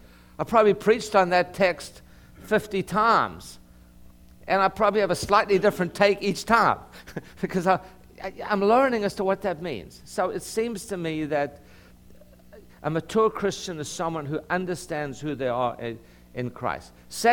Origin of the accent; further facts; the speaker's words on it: South Africa; I'm a father of boys, I'm a South African.